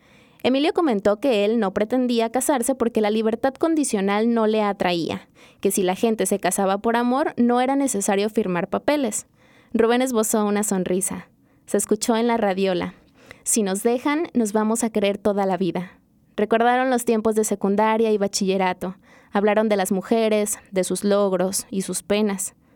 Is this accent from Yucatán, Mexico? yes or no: no; Ciudad Guzmán, Jalisco, Mexico; now in Guadalajara, Mexico; Mi infancia la pasé en Ciudad Guzmán, pero mi padre quería acercarse poco a poco a las ciudades más importantes del país.